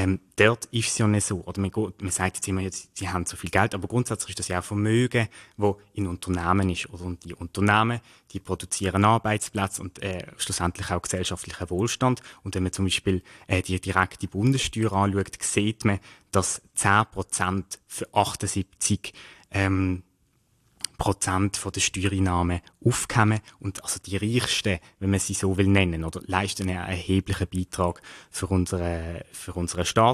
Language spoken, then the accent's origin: German; Basel-Stadt, Switzerland; ich komme aus dem Kanton Basel-Stadt